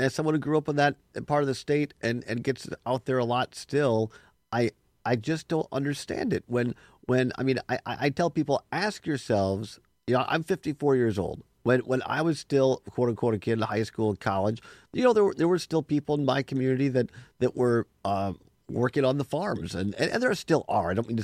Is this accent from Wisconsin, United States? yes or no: yes; Wisconsin, United States; I grew up in Richland County. My grandparents on my dad's side were 45-year dairy farmers, had Holsteins in southwest Wisconsin.